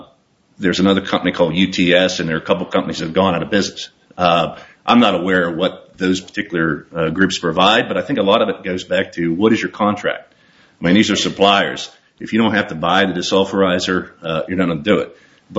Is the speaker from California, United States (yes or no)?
no; Pennsylvania, United States; I grew up in Western Pennsylvania, had a lot of natural gas pieces